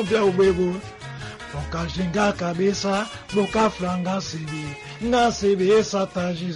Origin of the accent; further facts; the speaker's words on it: São Tomé & Príncipe; Eu gosto de todas, para mim, que eu sou santomense, sou feijão com arroz, eu gosto de todas.